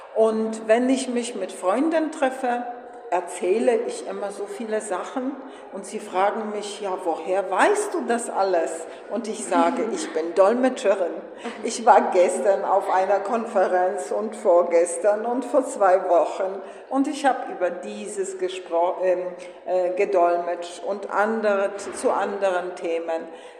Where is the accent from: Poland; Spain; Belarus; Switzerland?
Poland; Poznan, Greater Poland; Ich komme aus Polen. Die Stadt, aus der ich herkomme, heißt Poznan.